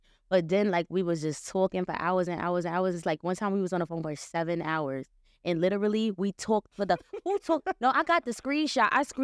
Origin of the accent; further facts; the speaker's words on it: Harlem, New York, United States; But I'm just saying, everybody, like, my person is not in Harlem. I'm from Harlem.